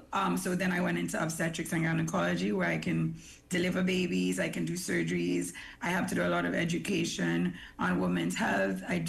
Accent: Trinidad & Tobago; We in Trinidad tend to follow the UK recommendations. I'm American trained, so I follow those as well.

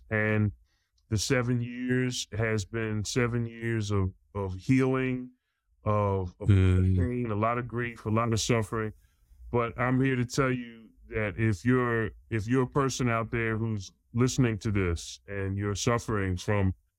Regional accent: Philadelphia, Pennsylvania, United States; moved away as an adult; now in Walla Walla, United States; I mean, I'm from Philadelphia. And when I moved to Walla Walla, Washington, I moved from the Philadelphia area. I left my home, my friends, my family.

